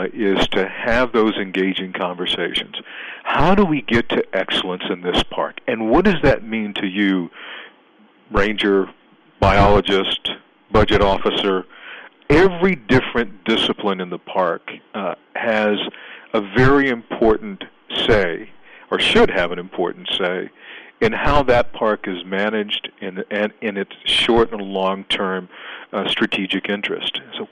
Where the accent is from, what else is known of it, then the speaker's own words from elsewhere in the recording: Texas, United States; We're country folk, and we're from Southeast Texas, about 60 miles south of Houston, a small agricultural community of, at that time, was around 10 to 12,000 people.